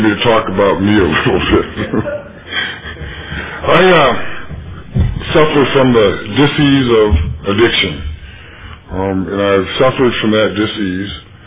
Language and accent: English; Detroit, Michigan, United States; I was born in Detroit, Michigan, and I grew up in Motown.